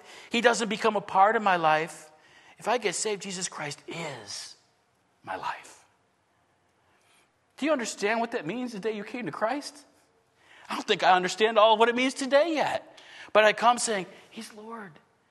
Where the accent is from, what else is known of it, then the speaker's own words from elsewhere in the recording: Buffalo, New York, United States; I grew up in Buffalo, New York.